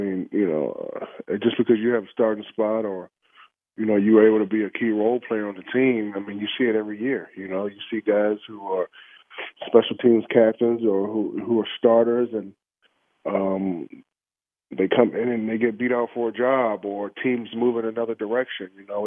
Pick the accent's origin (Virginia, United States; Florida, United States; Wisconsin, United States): Virginia, United States; King George; I'm a kid from King George, Virginia. I went to Towson, you know, I never thought I would be here